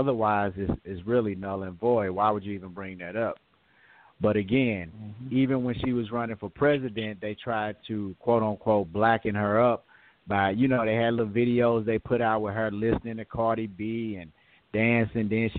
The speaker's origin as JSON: {"language": "English", "country": "United States", "said": "There's a certain experience that comes with being a black American that we can all relate to."}